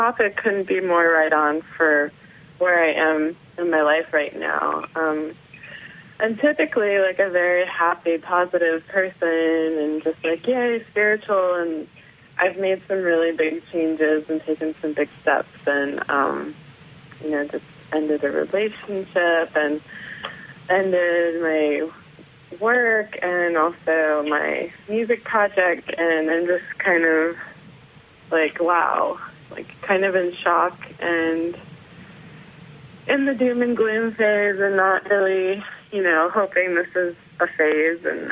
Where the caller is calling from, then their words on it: Silver Lake, California, United States; I'm calling from Silver Lake.